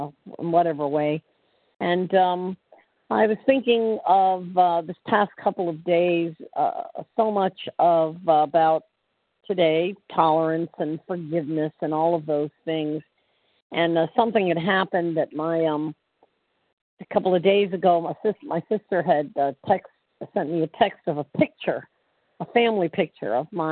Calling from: Florida, United States; Central Florida.

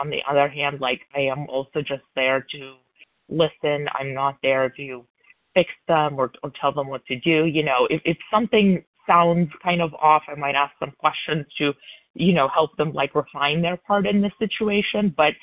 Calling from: Illinois, United States; recovered compulsive overeater from Illinois.

